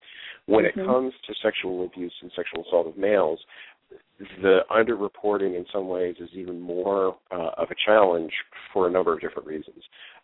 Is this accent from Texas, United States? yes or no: no; New Jersey, United States; you know, I grew up in New Jersey